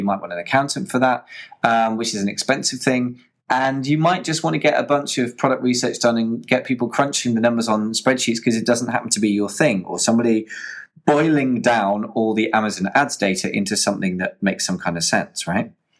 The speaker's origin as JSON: {"language": "English", "country": "United Kingdom", "said": "To me, as a British person, I find that accent quite hard to understand."}